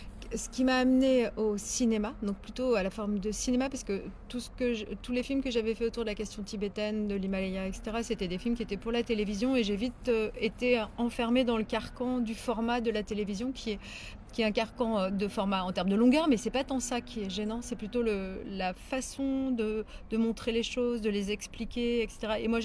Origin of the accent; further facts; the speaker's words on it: Grenoble, Auvergne-Rhône-Alpes, France; je suis montagnarde, je suis grenobloise à la base.